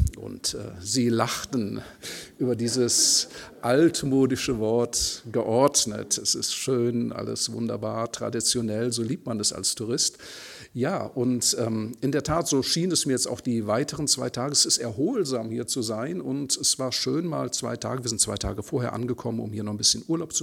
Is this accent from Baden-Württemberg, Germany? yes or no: no; Cologne, North Rhine-Westphalia, Germany; ich komme aus Köln